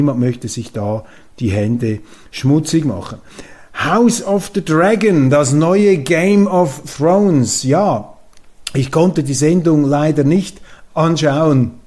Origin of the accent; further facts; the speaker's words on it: Switzerland; Und eigentlich müssten wir doch als Schweizer, auch als Schweizer Zeitungen, mit unseren eigenen Leuten versuchen